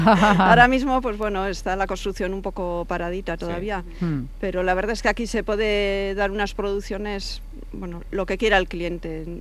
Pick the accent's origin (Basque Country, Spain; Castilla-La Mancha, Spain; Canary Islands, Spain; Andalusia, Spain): Basque Country, Spain; nosotros somos de Vizcaya.